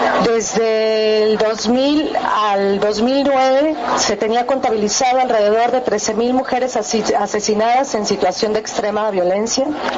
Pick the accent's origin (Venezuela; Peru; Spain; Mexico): Mexico; now in Argentina; Somos de la Asamblea de Mexicanos en Argentina, mexicanos y mexicanas en Argentina.